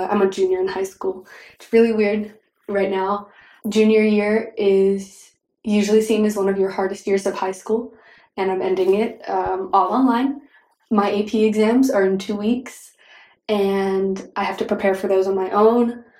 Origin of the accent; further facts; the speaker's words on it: Arkansas, United States; I am 16, and I am from Northwest Arkansas.